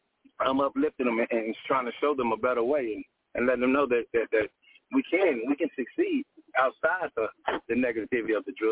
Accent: Fort Worth, Texas, United States; I was born and raised in Fort Worth. And as a youth coming up, I was raised up on the South Side.

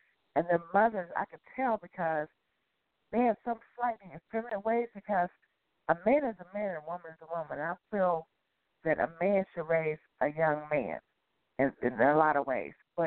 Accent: Ohio, United States; now in Chicago, United States; What I wanted to say is I'm originally from Ohio, but I live in Chicago now.

